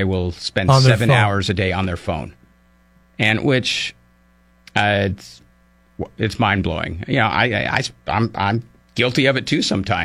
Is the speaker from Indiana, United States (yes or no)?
no; Missouri, United States; I know back in my home state of Missouri, they allowed physicians right out of medical school.